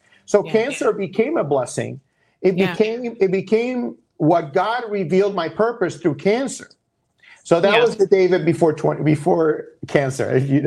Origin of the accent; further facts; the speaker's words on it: Puerto Rico; I'm from Puerto Rico, most people know. That's why we have the Caribbean connection.